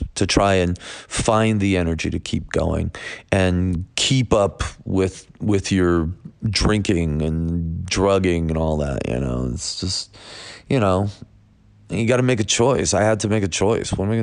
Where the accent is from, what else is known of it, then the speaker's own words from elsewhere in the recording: Buffalo, New York, United States; I'm from Buffalo, New York, and moderation does not exist in that.